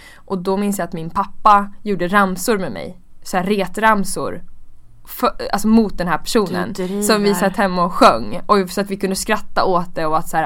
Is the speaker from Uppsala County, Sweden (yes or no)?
yes; Uppsala, Uppsala County, Sweden; Jag är uppvuxen i Uppsala och jag var ensambarn tills jag var 10.